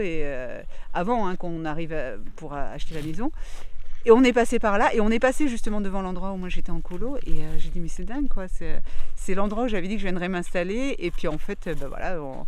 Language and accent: French; Lille, Hauts-de-France, France; Je viens de Lille, donc le plat pays, pas de montagne ni rien.